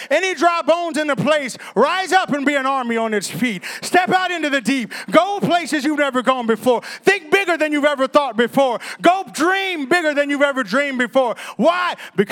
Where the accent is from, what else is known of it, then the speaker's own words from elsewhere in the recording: Arkansas, United States; See, I'm from Arkansas. We burn things in Arkansas. We don't just put it in a dump.